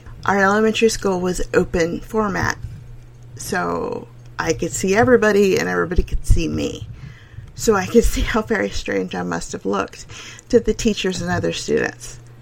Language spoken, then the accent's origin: English; the South, United States; accent: Southern drawl; And yep, there's the y'all. I'm from the American South. So there's going to be some dropping off of the end of words on this podcast. There's going to be some drawling.